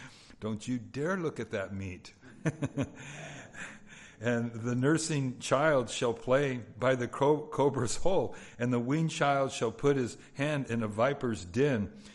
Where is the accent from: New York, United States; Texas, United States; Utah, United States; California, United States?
California, United States; Los Angeles; You know, I grew up in Southeast LA, but still, it was okay.